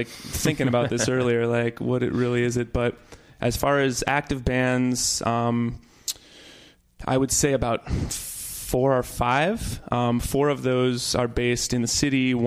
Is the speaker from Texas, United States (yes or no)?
no; St. Louis, Missouri, United States; moved away as an adult; St. Louis is my hometown. But I knew pretty early on that I wanted to study music.